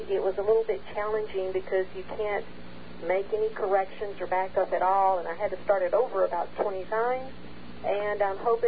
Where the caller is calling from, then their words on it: Texas, United States; Anyway, listen, I'm calling from Texas